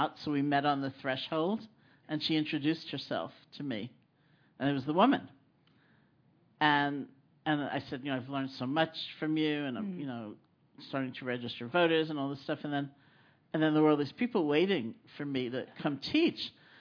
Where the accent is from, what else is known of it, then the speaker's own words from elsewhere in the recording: New York City, New York, United States; I grew up in New York City. I went to public schools.